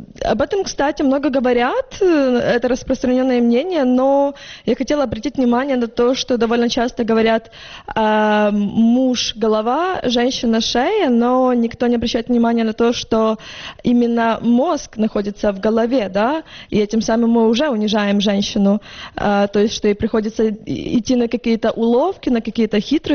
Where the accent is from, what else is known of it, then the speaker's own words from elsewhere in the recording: Chervonohrad, Lviv Oblast, Ukraine; born there; Ну, я родилась в городе Червоноград. Это 70 километров от Львова.